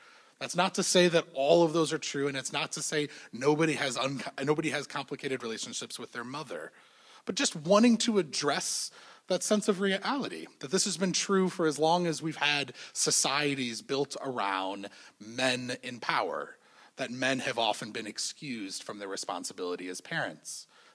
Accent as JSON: {"language": "English", "town": "Evanston", "region": "Illinois", "country": "United States", "tie": "born or raised there", "said": "Growing up in Evanston, not so far away, my father"}